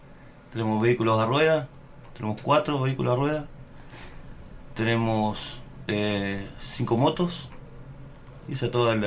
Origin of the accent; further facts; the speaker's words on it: Santa Fe, Argentina; Bueno, yo soy de Santa Fe. Nací el 19 de septiembre del 75.